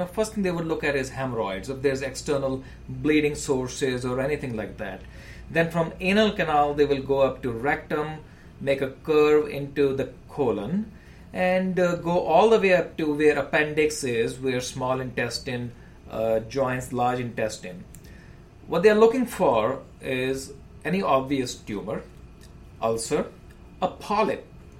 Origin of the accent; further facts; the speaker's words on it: India; now in United States; I'm a migrant. I came from India, and back in India, we hardly see any diverticulosis or diverticulitis.